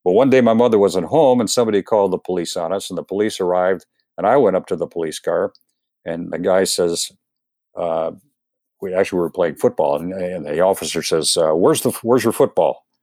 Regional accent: Cleveland, Ohio, United States; I grew up in Slavic Village, really kind of a special place to me, at least in my heart. I know the neighborhood's not the same anymore, but I grew up at 6723 Siebert Avenue, which Siebert Avenue is one block north of Fleet Avenue

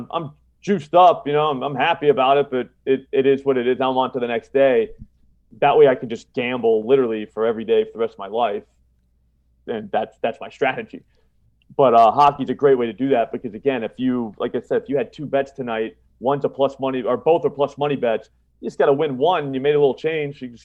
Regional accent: Florida, United States; moved away as an adult; I'm from Florida, and I've only been up here since 2008

